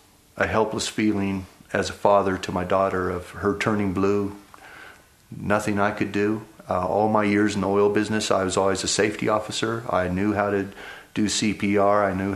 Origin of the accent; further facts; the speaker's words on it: Colorado Springs, Colorado, United States; I grew up here in Colorado Springs and went off to college